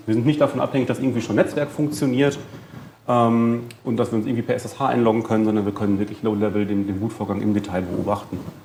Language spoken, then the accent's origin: German; Braunschweig, Lower Saxony, Germany; wenn ich nachher im Zug sitze und fahre zurück nach Braunschweig, von wo ich herkomme